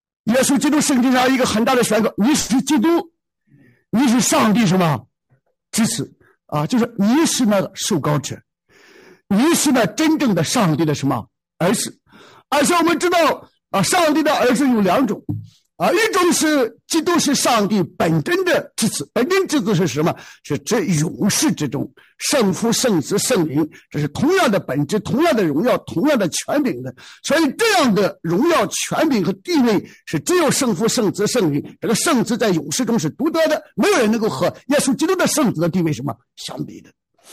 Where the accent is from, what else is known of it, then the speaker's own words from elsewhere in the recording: China; 我们中国人讲四方都是蛮夷啊